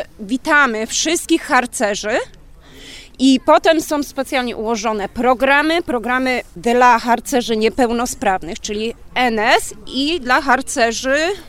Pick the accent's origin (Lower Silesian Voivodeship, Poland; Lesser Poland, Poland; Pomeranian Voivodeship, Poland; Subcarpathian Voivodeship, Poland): Lower Silesian Voivodeship, Poland; Wrocław; jesteśmy z Wrocławia.